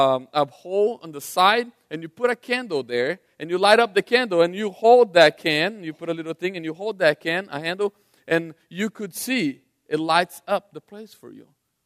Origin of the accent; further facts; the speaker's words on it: Brazil; English is a second language; I grew up in Brazil, and the place I grew up was very underdeveloped.